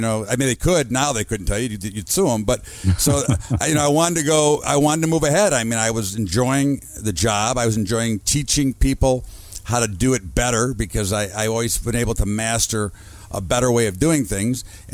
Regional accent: Evanston, Illinois, United States; Well, you know, Al, I'm from Chicago. I'm from the Chicago area. I grew up in a suburb of Evanston, and have stayed here my entire life

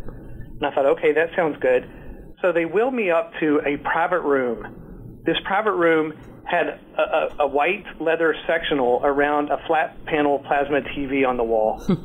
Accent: Kentucky, United States; also born or lived in Washington, D.C.; I'm originally from Kentucky and ended up, I went to school in Washington, D.C.

